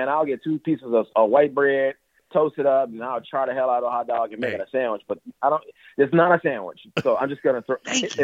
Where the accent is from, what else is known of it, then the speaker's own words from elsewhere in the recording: Chicago, Illinois, United States; definitely being a Chicagoan that's been really, really big for me and being able to give back, you know, to areas and people that I grew up seeing and doing too.